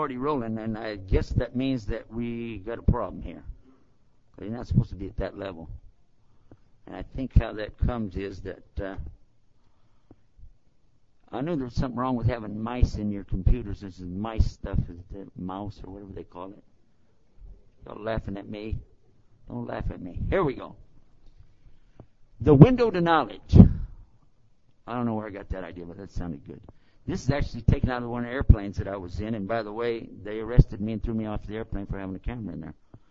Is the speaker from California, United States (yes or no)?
no; Texas, United States; I'm from Texas, and we just don't talk fast.